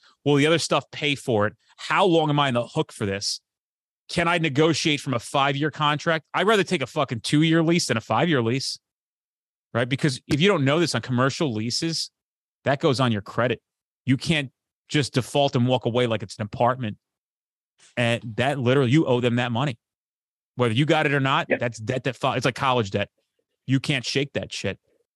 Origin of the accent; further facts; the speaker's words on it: New Jersey, United States; I'm fucking Italian from New Jersey.